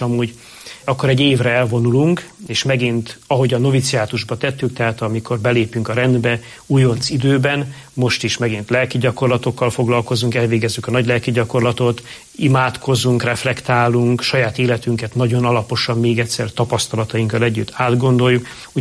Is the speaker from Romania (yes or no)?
yes; Romania; mert én, aki a 80-as években nőttem fel, hát hasonló tapasztalatokat szereztem, mint amit ő, illetve sokszor azt is érzem, hogy hasonló egyházi életet éltek, mint amit mi is éltünk Romániában, ugye 80-as években.